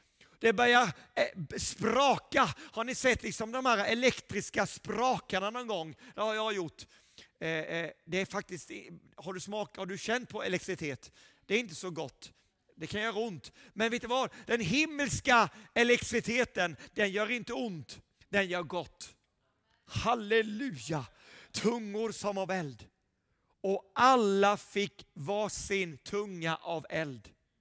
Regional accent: Småland, Sweden; Och nu är det 21 år senare och jag står här som en smålänning

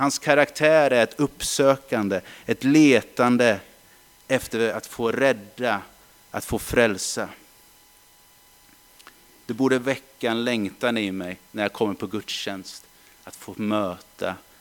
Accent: Strömsfors, Östergötland, Sweden; 593 Strömsfors tror jag var. Eller 596. Där jag växte upp.

